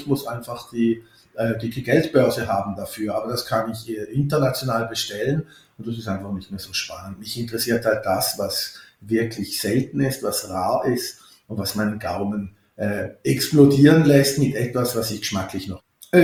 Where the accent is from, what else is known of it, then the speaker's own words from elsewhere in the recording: Switzerland; dass ich mich nicht so sehr als Schweizer fühle. Ich fühle mich eigentlich als Europäer, und da, wenn ich einen Kulturraum definieren muss, fühle ich mich als Mensch des Alpenraums